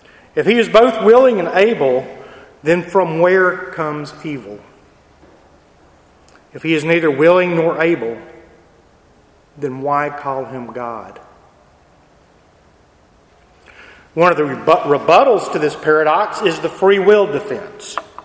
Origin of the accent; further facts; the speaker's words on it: Texas, United States; from the acts of a man last week in a small town in my home state of Texas.